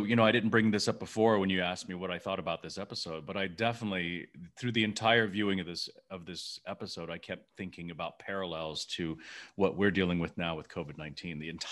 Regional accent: Memphis, Tennessee, United States; growing up in Memphis, Tennessee, I took martial arts from the same teacher who taught … Master Kong Ri.

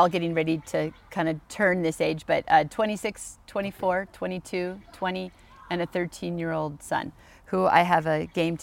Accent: California, United States; We're all from Southern California.

